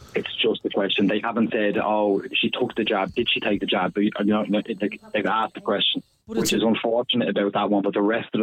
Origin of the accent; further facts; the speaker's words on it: Bray, County Wicklow, Ireland; I'm from Bray myself, so